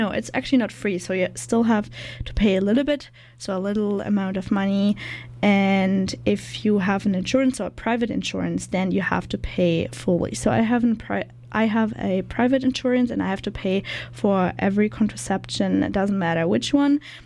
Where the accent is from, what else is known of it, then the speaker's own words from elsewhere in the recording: Germany; now in Canada; So I'm from Germany